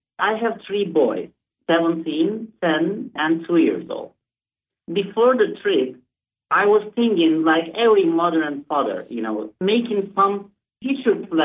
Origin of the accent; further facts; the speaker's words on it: Izmir, İzmir, Turkey; Actually, I'm coming from Izmir, Smyrna, the biblical name is.